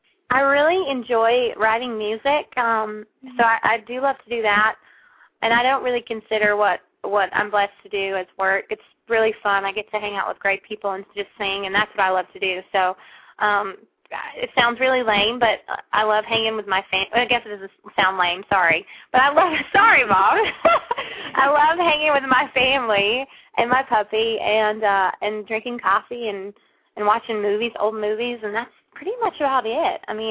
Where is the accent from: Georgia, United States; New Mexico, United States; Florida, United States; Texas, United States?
Georgia, United States; all the other songs on there are about my life growing up in Georgia and my siblings and my single life.